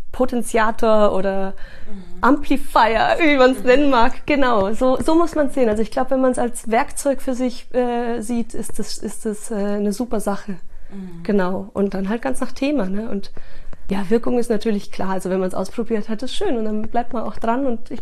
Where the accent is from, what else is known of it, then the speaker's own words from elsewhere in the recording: Chile; also born or lived in South America; Also ich bin ja in Südamerika aufgewachsen auch, ne? Und habe dazu, also auch deswegen so meine Affinität zu diesen ganzen Ländern. Ich selber zwar aus Chile